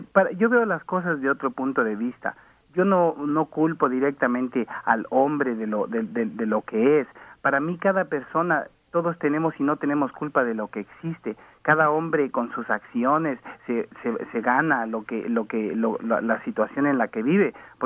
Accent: Mexico City, Mexico; now in United States; Soy de la Ciudad de México, emigré en el 85.

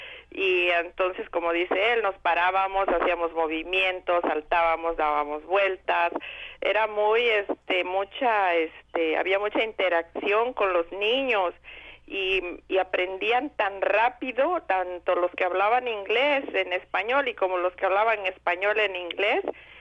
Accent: Mexico; moved away as an adult; now in United States; cuando yo vine de México a trabajar acá. En México soy maestra de educación primaria y vine acá a los Estados Unidos

